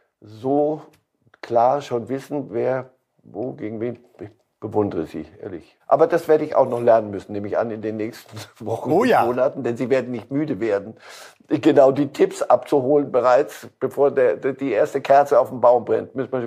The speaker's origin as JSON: {"language": "German", "country": "Switzerland", "said": "als Schweizer Staatsbürger kann ich Ihnen sagen"}